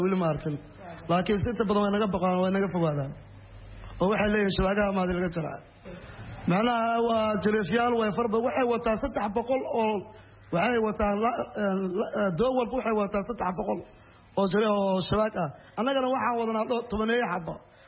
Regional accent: Jowhar, Middle Shabelle, Somalia; moved away as an adult; now in Bosaso, Somalia; gobolka Shabeellaha Dhexe Jowhar baan ka imid. adu waxaan imid halkaan 2011 baa imid halka Boosaaso.

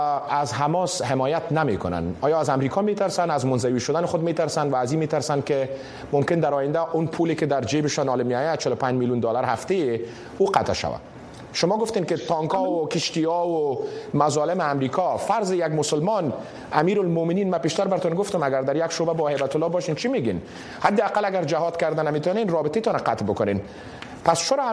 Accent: Afghanistan; منم افغان هستم.

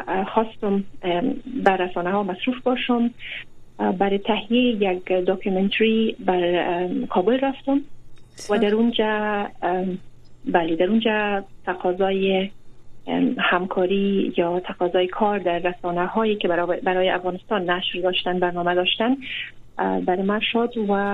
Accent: Germany; also born or lived in Kabul, Afghanistan; تحصیلات خود در آلمان ختم کردیم. مکتب در اونجا خواندم، در کابل تولد شدیم و در آلمان بزرگ شدیم.

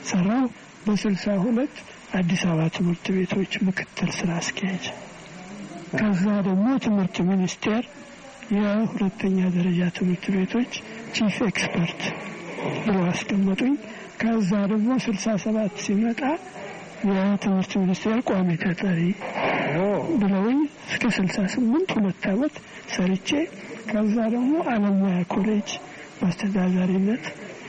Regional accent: Butajira, Southern Nations, Nationalities, and Peoples' Region, Ethiopia; የተወለድኩት በጉራጌ ሀገር ቡታጀራ አጠገብ ዶቢ ቀበሌ የሚባል በ1924 ዓ ም ነው። አባቴም ዘመቻ ስለሄዱ ወዲያው በእናቴ እጅ ነው ያደግኩት።

